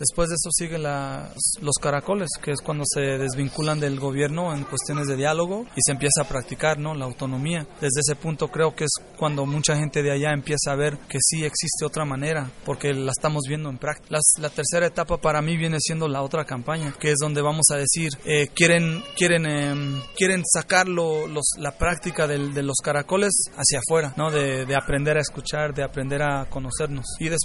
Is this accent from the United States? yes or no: yes; Los Angeles, California, United States; vengo desde Los Ángeles, hago música hip hop desde los 16 años, desde chamaco. Vengo de familia mexicana de Jalisco, soy chicano, viví allá, vivo en el barrio, he vivido en el barrio por mucho tiempo.